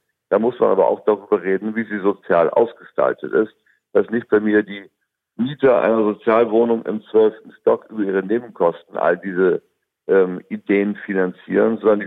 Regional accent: Hamburg, Germany; Also ich bin Hamburger

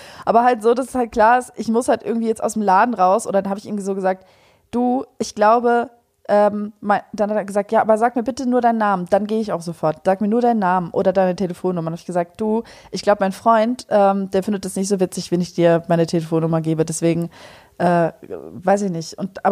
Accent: Germany; so ein bisschen Mischmasch in meiner Familie, aber nee, ich bin eigentlich Deutsche.

